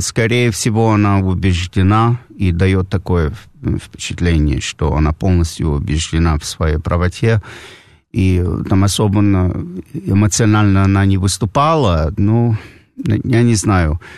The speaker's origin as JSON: {"language": "Russian", "town": "Washington", "region": "District of Columbia", "country": "United States", "tie": "born or raised there", "said": "Я из Вашингтона родом."}